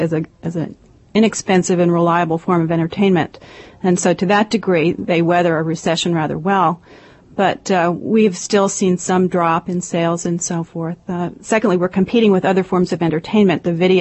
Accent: New York, United States; came back to New York. I'm from New York.

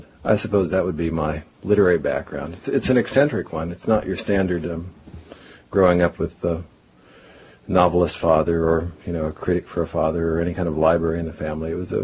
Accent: Colorado, United States; And growing up in Colorado, we had a set of Dickens on the family mantle, but no one really touched it.

